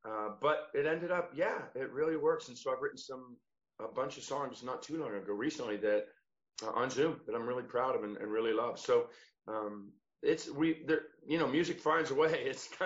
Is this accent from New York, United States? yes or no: no; Alexandria, Virginia, United States; also born or lived in Los Angeles; now in Nashville, United States; No, I grew up in Alexandria, Virginia, and then I went out to L.A. for years and years, like 23 years.